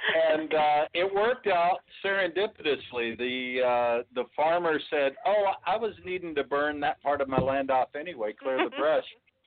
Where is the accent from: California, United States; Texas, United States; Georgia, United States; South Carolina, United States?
Texas, United States; I grew up near Dallas